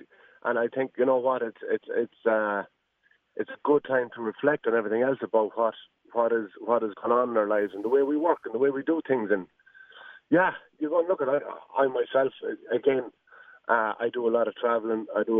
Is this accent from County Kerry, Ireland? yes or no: no; Ballina, County Mayo, Ireland; I'm from Ballinan, Mayo, and I played GA for Mayo for 16 years.